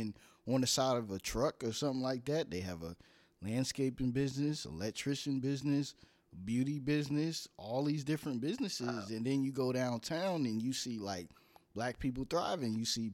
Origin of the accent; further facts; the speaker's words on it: New York, United States; born there; also born or lived in Virginia / New Jersey; I was born in New York, then I went to Virginia like yourself.